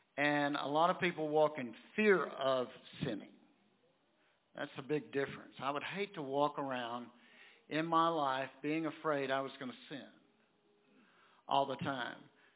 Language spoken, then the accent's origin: English; United States; I grew up on the Sabine River with lots of understanding of all of that.